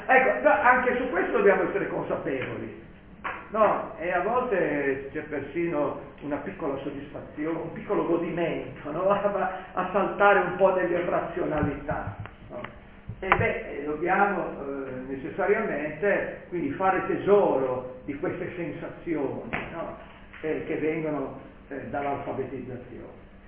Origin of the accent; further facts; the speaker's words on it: Liguria, Italy; da buon ligure ci si ricorda dei centesimi